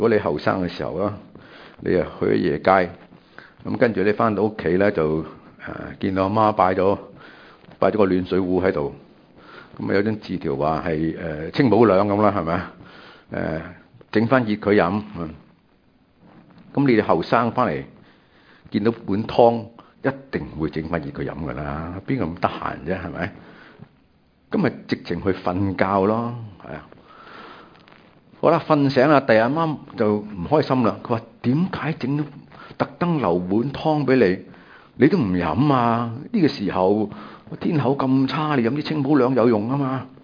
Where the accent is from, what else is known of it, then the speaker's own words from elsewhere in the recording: Macau; 我呢就在我是澳门出世的，所以我是澳门人。